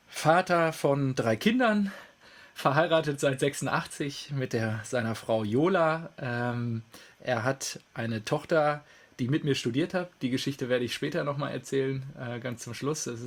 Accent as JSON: {"language": "German", "region": "North Rhine-Westphalia", "country": "Germany", "tie": "born or raised there", "said": "Lünen, das ist bei mir um die Ecke quasi, in meinem kleinen Heimatkaff."}